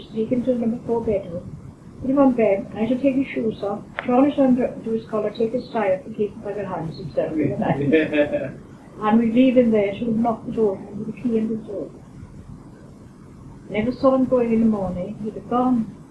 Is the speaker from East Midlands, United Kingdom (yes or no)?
yes; Leicester, East Midlands, United Kingdom; I said, well, I said, my mother and father now were in South Wales. I said, but I've brought up in Leicester.